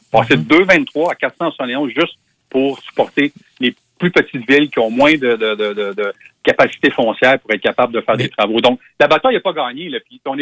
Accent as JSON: {"language": "French", "town": "Sherbrooke", "region": "Quebec", "country": "Canada", "said": "comparativement à un territoire comme chez nous, à Sherbrooke ou à Trois-Rivières ou autre"}